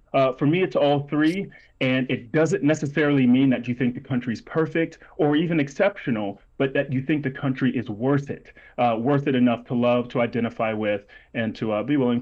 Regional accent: United States; Like, I am an American, not just because I love the country, but because culturally, personally, I feel American.

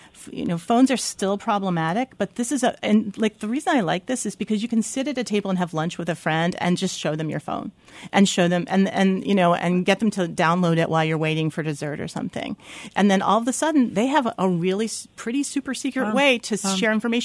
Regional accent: Philadelphia, Pennsylvania, United States; And as a Philadelphian, you know, when you post your children's photos to Facebook

